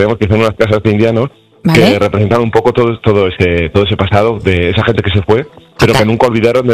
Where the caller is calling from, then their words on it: Viñegra de Abajo, La Rioja, Spain; Pues yo os llamo de Viñegra de Abajo, un pequeño pueblo de La Rioja, de la comarca de las Siete Villas.